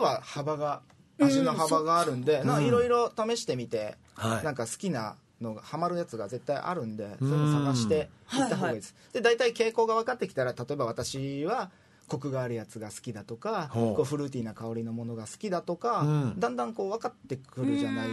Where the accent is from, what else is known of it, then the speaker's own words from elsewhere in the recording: Kyushu, Japan; 僕九州人なんですけど最初焼酎飲めなかったんですよ